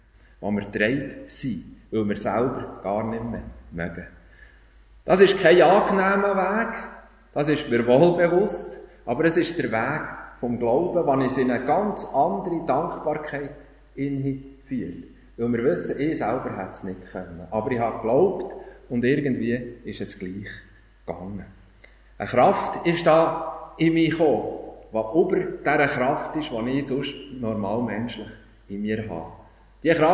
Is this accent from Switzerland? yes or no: yes; Bern, Switzerland; Und da, weit da in der Brienzersee und mein Heimatdorf.